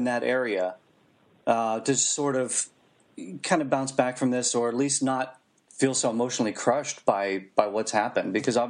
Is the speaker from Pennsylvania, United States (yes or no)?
yes; Pennsylvania, United States; I'm from Western Pennsylvania. Beautiful state.